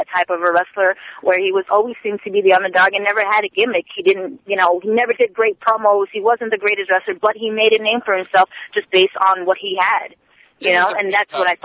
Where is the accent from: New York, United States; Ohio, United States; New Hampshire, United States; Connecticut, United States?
Connecticut, United States; Waterbury; Jason Knight, first of all, was in my hometown of Waterbury, Connecticut. His school was literally 10 minutes down from where I lived.